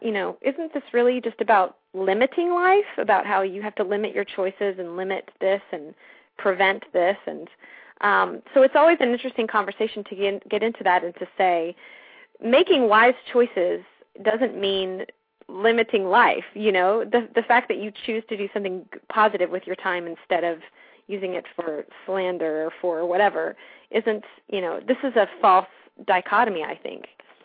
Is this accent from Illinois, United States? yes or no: no; Texas, United States; I was born and raised in West Texas, and that has its own interesting cultural implications.